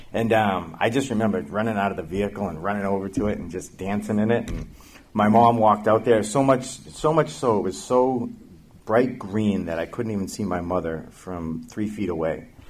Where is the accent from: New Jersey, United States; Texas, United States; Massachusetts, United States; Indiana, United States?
Massachusetts, United States; Boston; I'm 47 years old. The first years of my life, I grew up in Boston in a very Catholic family.